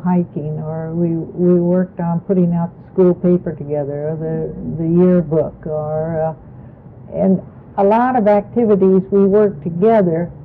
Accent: Seattle, Washington, United States; I was born and raised in Seattle, but those friends have scattered now

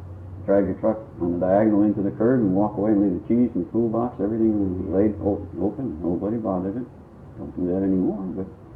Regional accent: Brooklyn, New York, United States; I was born in Brooklyn, New York

